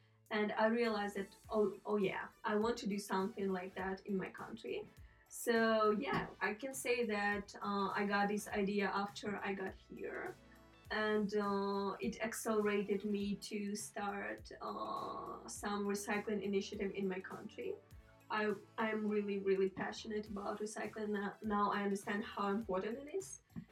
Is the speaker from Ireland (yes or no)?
no; Ukraine; moved away as an adult; now in United States; I'm from Ukraine. I'm 20 years old and currently studying marketing at National Technical University in Ukraine. Right now I'm at Wharton Institute, which is in Boulder